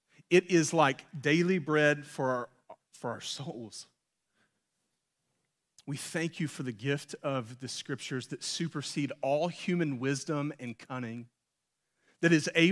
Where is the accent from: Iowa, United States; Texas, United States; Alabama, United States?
Alabama, United States; I grew up in North Alabama, and my neck is red, and that red is deep.